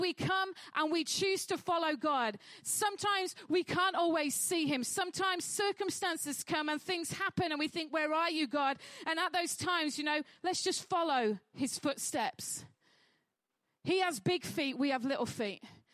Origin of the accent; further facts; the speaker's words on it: Halifax, Yorkshire and the Humber, United Kingdom; I was brought up in Halifax in West Yorkshire, which is quite hilly.